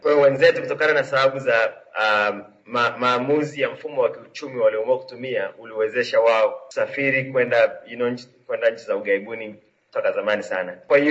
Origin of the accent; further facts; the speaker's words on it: Tanzania; Na ni wajibu wetu sisi wazungumzaji wa Kiswahili, hasa tumetoka Tanzania ambapo Kiswahili kina nafasi ya pekee katika utaifa wetu na uzalendo wetu